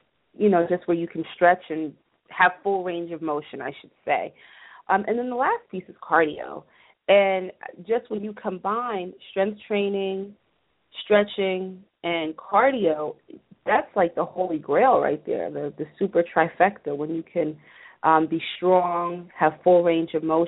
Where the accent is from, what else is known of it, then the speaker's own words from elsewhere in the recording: New Jersey, United States; I'm from Jersey, so we are big house music fans